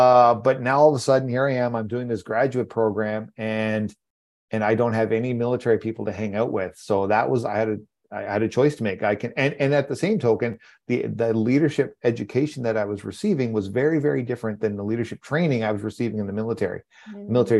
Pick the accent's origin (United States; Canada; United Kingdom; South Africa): Canada; I'm a Canadian